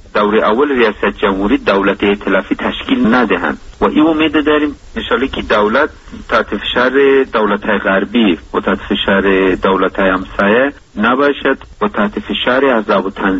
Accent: Afghanistan; ما به عنوان یک افغان، به عنوان یک متخصص

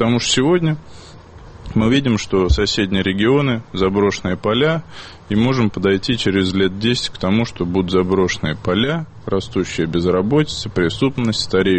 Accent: Moscow, Russia; Я депутат, избранный из Самарской области, но я москвич.

